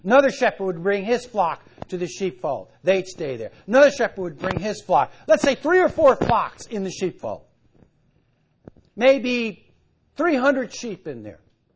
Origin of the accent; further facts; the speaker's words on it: New York, United States; I'm from New York, you know. I'm not used to being around cattle. And I'm not from upstate New York either.